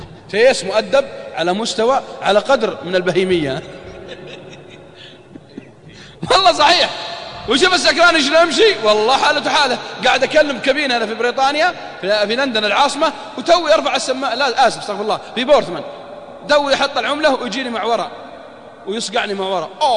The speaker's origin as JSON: {"language": "Arabic", "town": "Jeddah", "region": "Makkah Province", "country": "Saudi Arabia", "said": "والله عندنا في جدة ما شاء الله"}